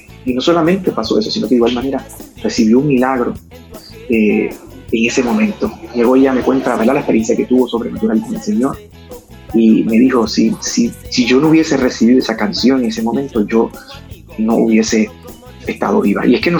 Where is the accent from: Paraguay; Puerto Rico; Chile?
Puerto Rico; Pero no soy de allá, soy puertorriqueño, hablo portugués, pero no soy brasileño.